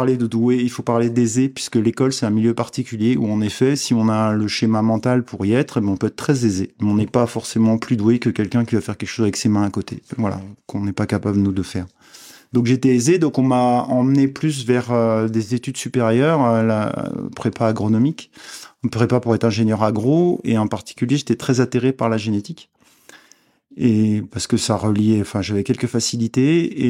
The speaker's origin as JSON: {"language": "French", "town": "Myon", "region": "Bourgogne-Franche-Comté", "country": "France", "tie": "born or raised there", "said": "je suis originaire de Myon. Myon, c'est la vallée du Lison. C'est au-dessus de Salins-les-Bains, c'est près du Mont-Poupet. Je suis originaire, mes deux parents sont de là-bas"}